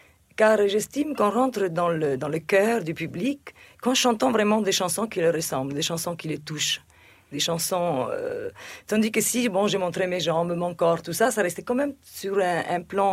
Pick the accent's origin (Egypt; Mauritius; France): Egypt; Oui, mais parce que dans l'Égypte, le pays, mon pays natal, c'était un pays cosmopolite.